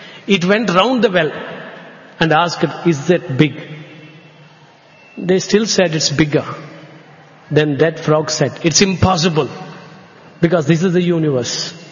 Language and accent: English; Andhra Pradesh, India; first language Telugu; English is a second language; I come from a place hardly 60 kilometers from this place. And I have never been to this place. I come from Chittur district. My mother tongue is Telugu.